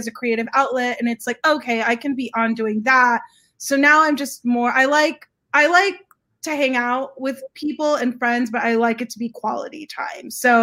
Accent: Los Angeles, California, United States; I grew up in this area. I grew up in Mount Washington and Eagle Rock and Highland Park. So I've seen it change.

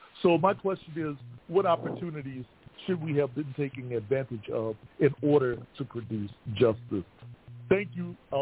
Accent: New Orleans, Louisiana, United States; now in Montgomery, United States; Yeah, look, I'm originally from New Orleans, so I'm still New Orleanian in Montgomery.

